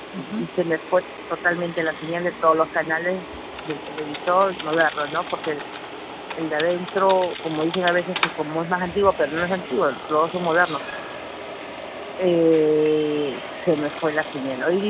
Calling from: Los Olivos, Lima, Peru; Soy de acá de Los Olivos, Subregión San Elías.

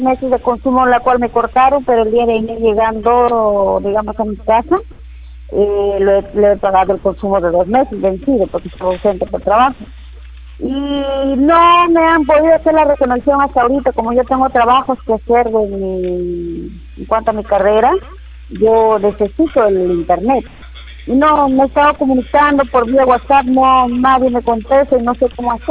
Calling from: Ate, Lima, Peru; yo soy, llamo de Huaycán, de Ate Huaycán

